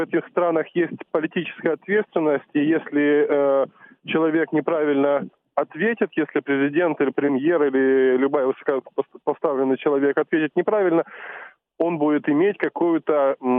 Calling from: Sumy, Sumy Oblast, Ukraine

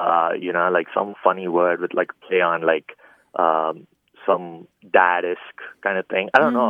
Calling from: Austin, Texas, United States; I'm calling from Austin, Texas.

